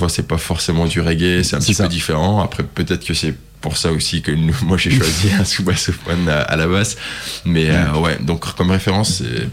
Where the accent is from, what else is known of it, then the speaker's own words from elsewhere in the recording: Nigeria; j'ai grandi au Nigeria, donc. D'un père nigérian et d'une mère française, donc tous les jours là-bas j'écoutais de la musique nigériane